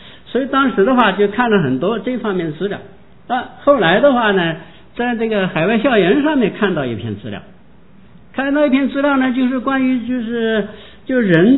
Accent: China; 因为我们从小在大陆长大，从小受的是无神论

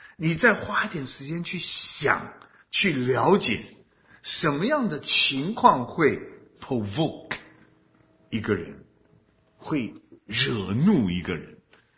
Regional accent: China; now in United States; 一代的移民，我对美国的认识极为肤浅。我从我的儿女身上学好多好多美国人的看法，美国人的想法是跟我们中国人不一样的。

